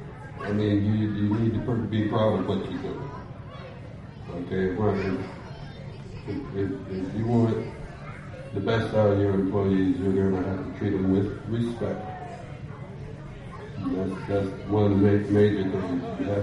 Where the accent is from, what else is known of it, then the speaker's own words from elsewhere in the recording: North Carolina, United States; I'm 54 years old. I'm from Southern North Carolina.